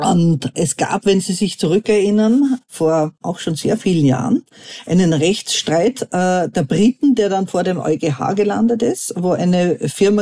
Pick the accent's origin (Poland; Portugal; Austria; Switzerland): Austria; Und ähnlich ist es jetzt bei uns in Österreich auch.